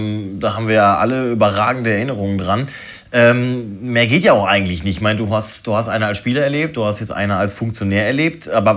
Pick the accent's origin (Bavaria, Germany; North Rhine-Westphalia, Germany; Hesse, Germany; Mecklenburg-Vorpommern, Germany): North Rhine-Westphalia, Germany; Hamm; in meiner Heimatstadt Hamm.